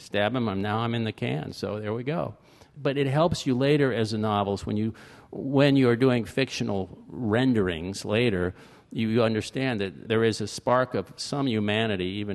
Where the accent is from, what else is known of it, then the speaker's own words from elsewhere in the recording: Fort Lauderdale, Florida, United States; I was born in Fort Lauderdale, and I grew up there, so this was in my backyard. I knew all the streets.